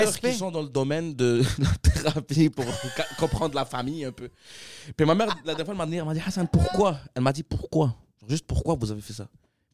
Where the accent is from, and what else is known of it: Quebec, Canada; accent: Quebecois